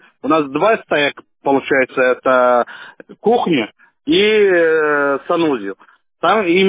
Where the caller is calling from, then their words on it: Shushary, Saint Petersburg, Russia; Я из Шушара, Акуровского, 18, квартира 258.